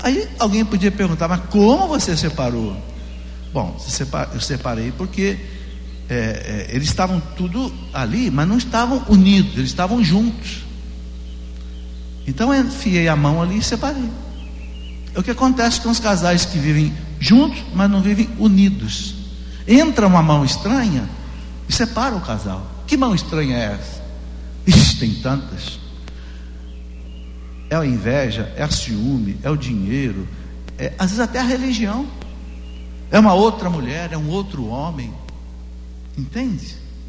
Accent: Lorena, São Paulo, Brazil; lá na minha cidade, em Lorena

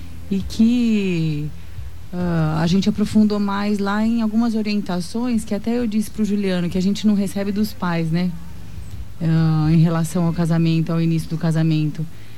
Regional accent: Dourados, Mato Grosso do Sul, Brazil; Somos aqui de Dourados.

